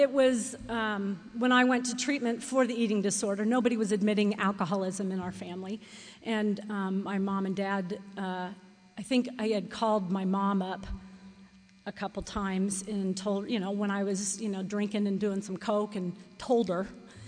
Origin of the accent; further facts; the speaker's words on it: Salt Lake City, Utah, United States; Out-of-town speaker, and I'm actually from Salt Lake City, so, but I did get here from Houston, Texas.